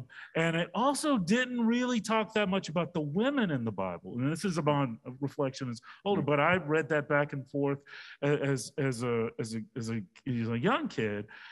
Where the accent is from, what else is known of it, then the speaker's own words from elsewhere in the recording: Nashville, Tennessee, United States; I grew up in Nashville, so we had Baptists and Methodists.